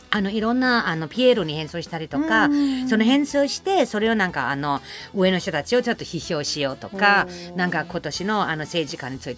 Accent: Germany; born there; Japanese is a second language; まあ私ドイツ生まれなんですけど、ドイツではまあ南と北はちょっとわけが違うんですけど

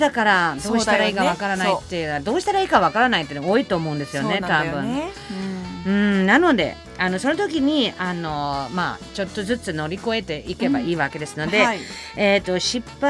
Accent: Germany; Japanese is a second language; まあドイツ人ですから、あえてオンとオフ超はっきりしますからね。

